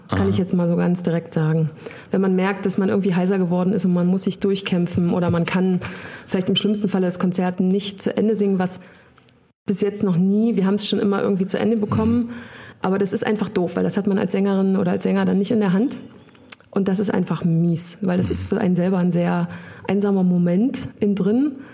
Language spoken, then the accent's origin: German; East Germany, Germany; Wir sind im Osten groß geworden